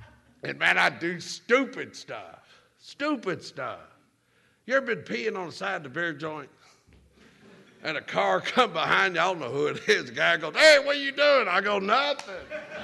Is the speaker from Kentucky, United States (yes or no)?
yes; Kentucky, United States; I'm from Western Kentucky.